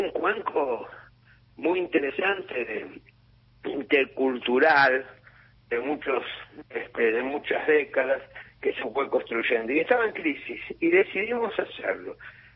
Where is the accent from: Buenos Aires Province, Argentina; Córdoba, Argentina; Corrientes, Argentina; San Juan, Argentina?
Buenos Aires Province, Argentina; Lanús; Nosotros cuatro nacimos en Lanús, vivimos en Lanús, tenemos esa historia